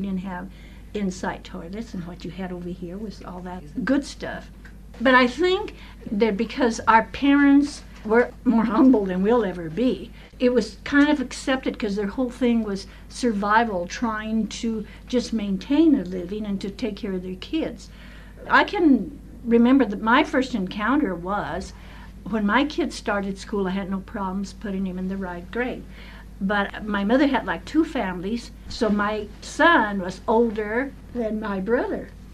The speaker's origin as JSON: {"language": "English", "region": "New Mexico", "country": "United States", "first_language": "Spanish", "said": "Spanish was our primary language. We didn't know English. And that doesn't mean that we came from Mexico, because we've been here several generations. My great-grandfather fought in the Civil War. What New Mexico was Mexico."}